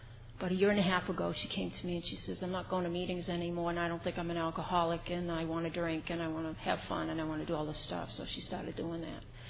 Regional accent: Massachusetts, United States; And I guess I'm a double winner. And I'm from Massachusetts, and yes, I do park my car in Harvard Yard.

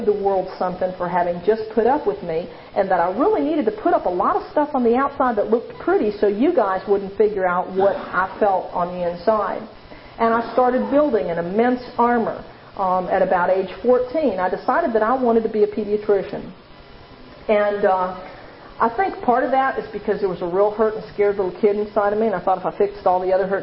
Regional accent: New Orleans, Louisiana, United States; at that day and time I was growing up in New Orleans and marijuana was easier to come by for a teenager

